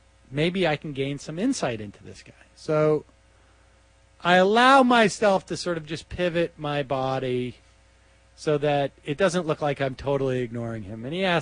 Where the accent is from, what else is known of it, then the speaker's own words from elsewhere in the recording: Georgia, United States; I'm from Georgia, and they're building some tall buildings.